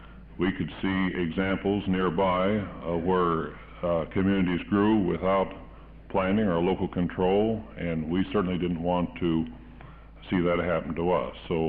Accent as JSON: {"language": "English", "town": "Wilsonville", "region": "Oregon", "country": "United States", "said": "from Wilsonville, Oregon"}